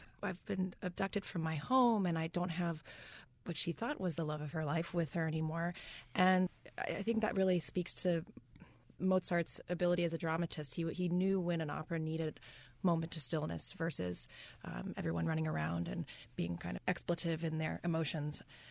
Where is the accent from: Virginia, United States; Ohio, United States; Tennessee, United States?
Ohio, United States; North Canton; Yes. Born and raised in North Canton, Ohio, just about an hour south of Cleveland.